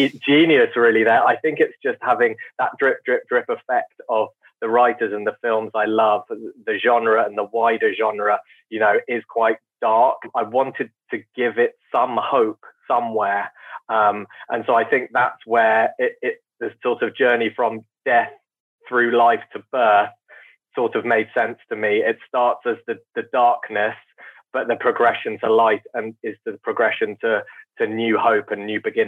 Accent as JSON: {"language": "English", "country": "United Kingdom", "said": "I'm very British in that sense, in some ways."}